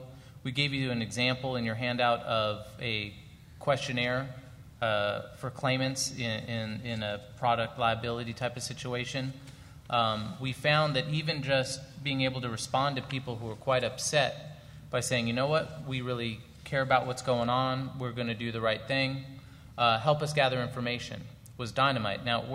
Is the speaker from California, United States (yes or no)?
yes; California, United States; maybe because I'm from California, I don't know, we're a little touchy-feely out there.